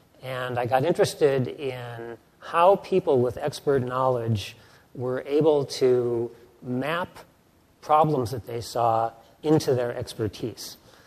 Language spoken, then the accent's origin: English; Minnesota, United States; I grew up in the Midwest. I'm actually from Minnesota.